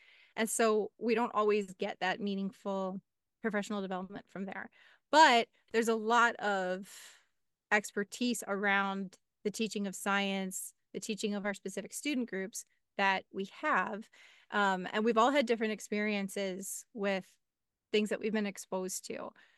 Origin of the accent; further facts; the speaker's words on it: Illinois, United States; And I grew up in the Chicago suburbs. And so out there, there's a lot of physics.